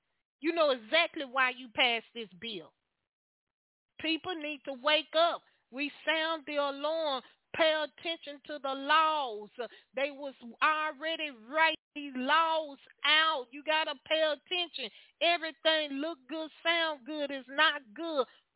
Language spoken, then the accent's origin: English; Louisiana, United States; I grew up in Louisiana